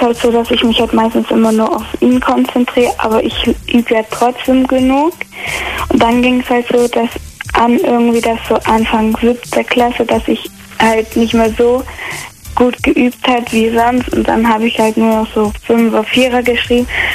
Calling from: Böblingen, Baden-Württemberg, Germany; Also ich bin 13 und komme aus Böblingen.

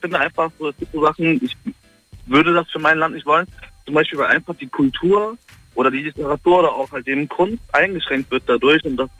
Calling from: Düsseldorf, North Rhine-Westphalia, Germany; Düsseldorf.

